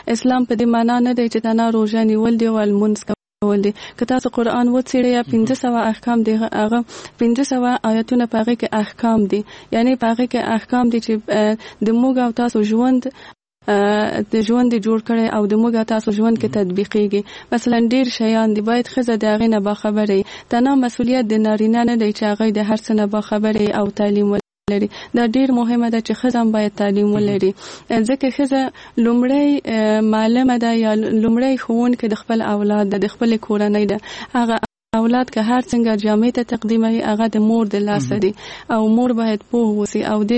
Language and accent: Pashto; Kabul, Afghanistan; زه په کابل کې زیږېدلې یم او دلته مې ژوند کړی